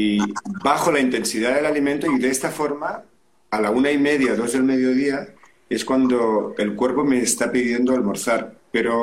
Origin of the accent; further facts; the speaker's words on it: Spain; mi aceite de oliva, como buen español